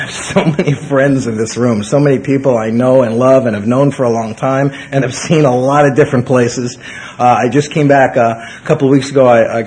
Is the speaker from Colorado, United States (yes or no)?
no; New York City, New York, United States; I come from the Bronx in New York City. I was brought up in a completely insane family.